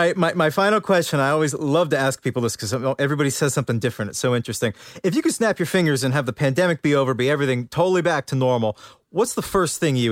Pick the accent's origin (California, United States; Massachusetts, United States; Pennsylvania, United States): Massachusetts, United States; Boston; Oh yeah. No, I'm from Boston, so we do seafood, but not like that.